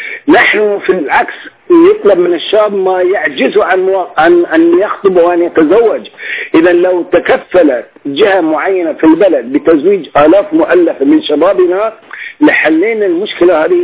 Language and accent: Arabic; Bahrain; هؤلاء ممكن أن يغطوا العجز الموجود عندنا بالبحرين.